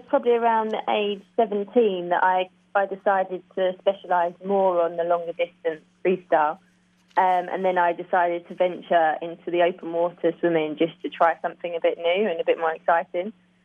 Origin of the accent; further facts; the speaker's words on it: London, United Kingdom; I sort of just missed out in the London Olympics, which is obviously my hometown